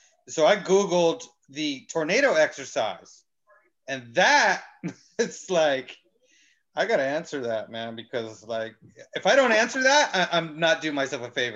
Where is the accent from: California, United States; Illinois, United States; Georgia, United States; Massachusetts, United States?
California, United States; Elk Grove; also born or lived in San Diego; I'm from Elk Grove. Actually, Elk Grove, just out of Sacramento. Just moved up here last year. Lived in San Diego most of my life.